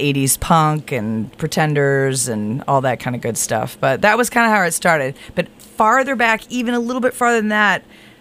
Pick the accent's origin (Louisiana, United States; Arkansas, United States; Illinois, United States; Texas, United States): Illinois, United States; Like, I grew up on a farm in the middle of the woods. My folks didn't listen to music. But I did start listening to music at the Illinois Boots and Saddle Club